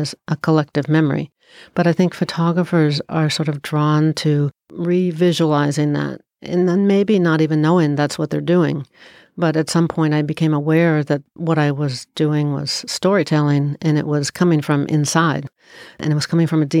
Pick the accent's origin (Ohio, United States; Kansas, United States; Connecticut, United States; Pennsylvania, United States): Ohio, United States; Cincinnati; I started photographing seaweed growing up in Cincinnati, I didn't really see seaweed.